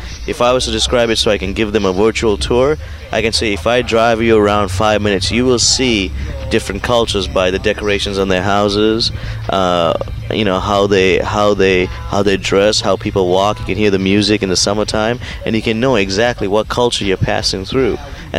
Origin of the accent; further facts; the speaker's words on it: Sri Lanka; now in Toronto, California, United States